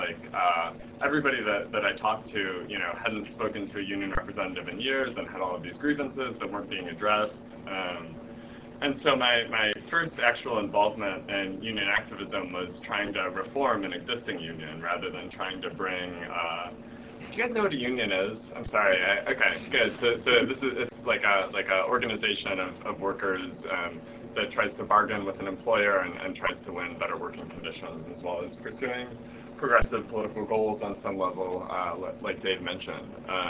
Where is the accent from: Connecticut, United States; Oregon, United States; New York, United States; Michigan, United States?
Michigan, United States; Detroit; Because growing up in Detroit, like the UAW, the auto workers, was sort of a presence in my life.